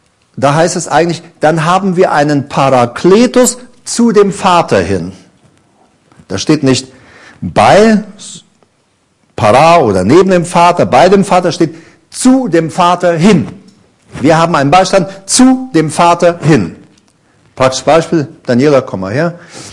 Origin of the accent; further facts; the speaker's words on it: Paraguay; ich bin es halt von zu Hause aus Paraguay her gewohnt, wo ich geboren bin.